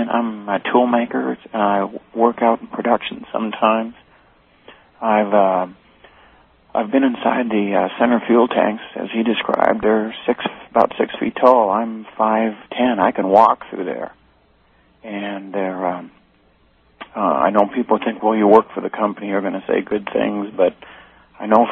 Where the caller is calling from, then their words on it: Washington, United States; I'm calling from Washington State.